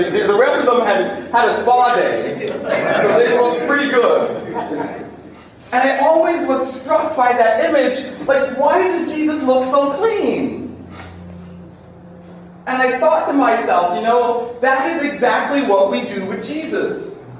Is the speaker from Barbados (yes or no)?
yes; Barbados; So one of the things you've probably heard about me is I grew up in Barbados.